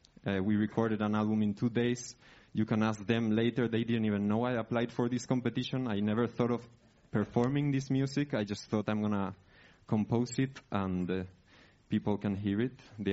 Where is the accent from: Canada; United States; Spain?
Spain; now in Madrid, Spain; I come from Spain. I grew up in a very, very small village in the mountains. And then at some point, I moved to Madrid pursuing music.